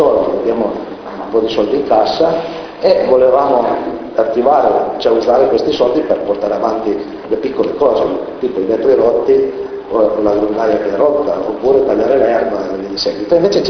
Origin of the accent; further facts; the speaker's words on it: Mombello di Torino, Piedmont, Italy; noi siamo di Mombello di Torino